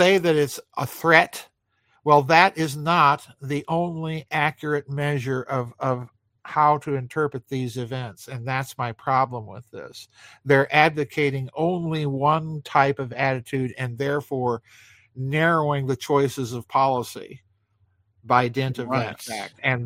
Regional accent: South Dakota, United States; You know, I grew up in South Dakota. I remember stories in the Sioux Falls Argus Leader of UFOs over the missile silos in the western part of the state.

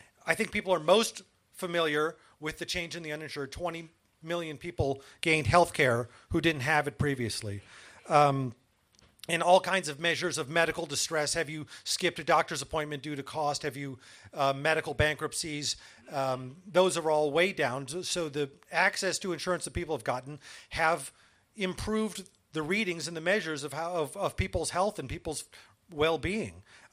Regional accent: Michigan, United States; leading to the kind of ripple effect that would have brought down my home state, Michigan, northern Ohio, Indiana, parts of Illinois.

